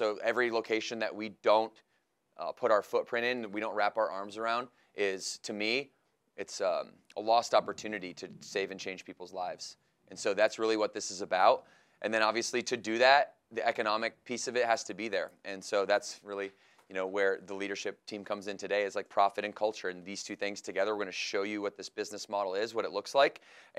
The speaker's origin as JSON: {"language": "English", "town": "Battle Creek", "region": "Michigan", "country": "United States", "tie": "born or raised there", "said": "we grew up in Battle Creek, Michigan."}